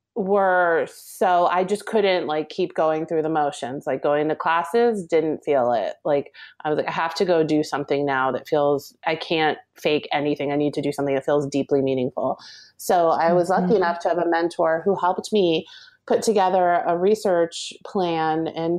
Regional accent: New Jersey, United States; So the sort of short version-ish is I grew up in Jersey.

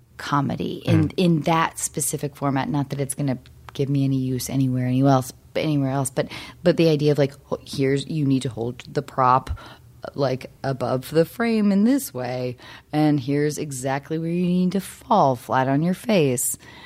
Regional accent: Seattle, Washington, United States; I knew too many adult actors growing up in Seattle that were bitter

